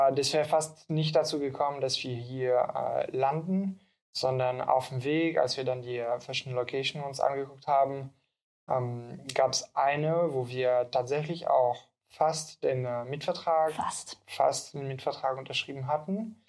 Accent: Geneva, Switzerland; German is a second language; now in Berlin, Germany; Nee, ich bin Schweizer. Schweizer, hä? Aus Genf. Deswegen, manchmal muss ich meine Wörter suchen und deswegen habe ich so einen Akzent.

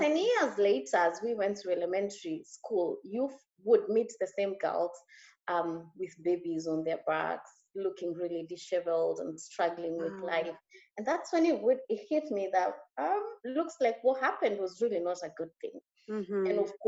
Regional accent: Kenya; I remember growing up in Kenya. I was born and raised in Kenya, and growing up in a little village in eastern Kenya, very rural.

